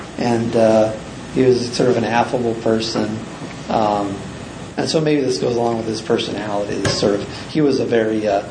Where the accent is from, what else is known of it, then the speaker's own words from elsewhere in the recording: California, United States; I'm from California, so I'm maybe more aware of things down there.